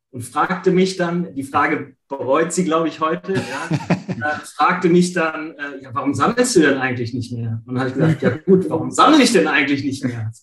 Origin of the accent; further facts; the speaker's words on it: Ratingen, North Rhine-Westphalia, Germany; Ich komme aus Ratingen, bin 40 Jahre